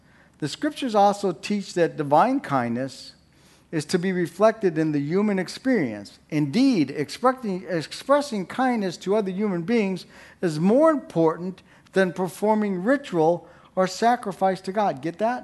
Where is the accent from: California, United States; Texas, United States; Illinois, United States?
Illinois, United States; Chicago; being an ex-Catholic Italian from Chicago. Now, I'm still Italian and I'm still from Chicago, but I'm an ex-Catholic.